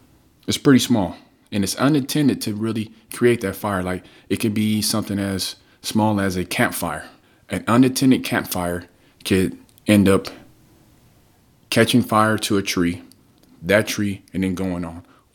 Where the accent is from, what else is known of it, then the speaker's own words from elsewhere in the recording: California, United States; I'm from Cali, and I just, ever since I was little, I remember there was always fires in the hills somewhere.